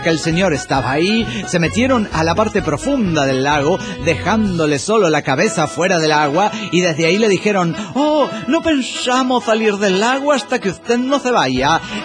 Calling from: Cuernavaca, Morelos, Mexico; de Cuernavaca, Morelos

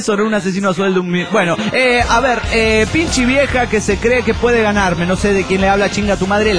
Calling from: Managua, Nicaragua; de Managua, Nicaragua.

